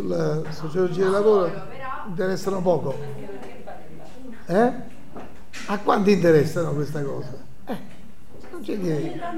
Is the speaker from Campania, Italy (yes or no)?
yes; Naples, Campania, Italy; accent: Neapolitan; now in Rome, Italy; io abito al centro di Roma, sono napoletano, parlo con accento napoletano e frequento i bar del centro di Roma